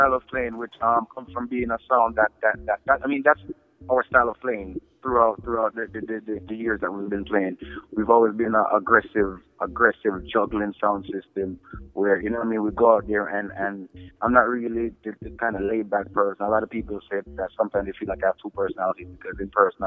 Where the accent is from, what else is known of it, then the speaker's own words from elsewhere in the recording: New York, United States; we're from New York and we're fairly popular here